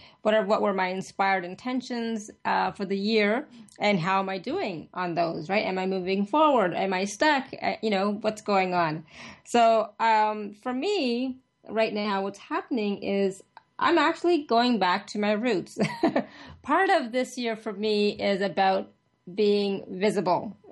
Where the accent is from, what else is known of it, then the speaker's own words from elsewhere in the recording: Canada; also born or lived in India; I was born in India. I came to Canada when I was about 6. So my upbringing, you know, has been kind of melded, right? The Eastern with the Western, because I did all of my schooling and everything growing up in Canada.